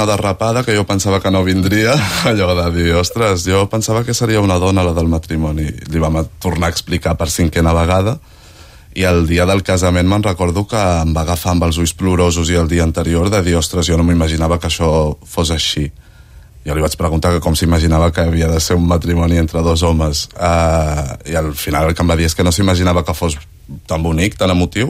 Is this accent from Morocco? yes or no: yes; Morocco; realment sóc marroquí i tinc la nacionalitat